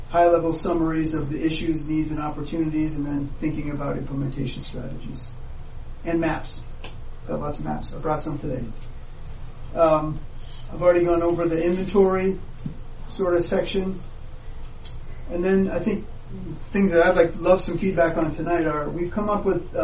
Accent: Tremont, Maine, United States; Grew up in Maine. Actually grew up on MDI, so didn't move too far from where I grew up in Tremont to Southwest Harbor.

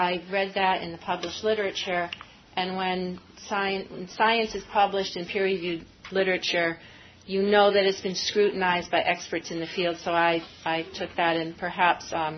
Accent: Farmington, United States; Well, I'm from Farmington, but I'm not a wealthy landowner.

